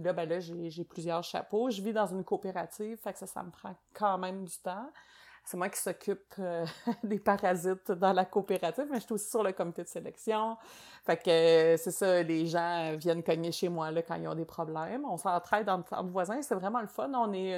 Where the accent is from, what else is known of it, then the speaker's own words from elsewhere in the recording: Laval, Quebec, Canada; Moi, je suis une Lavalloise de 3e génération. Je suis pas née à Sherbrooke, je suis née à Laval, qui est... la ville que personne veut venir de là, au Québec. C'est pas très sexy, Bungalowpolis.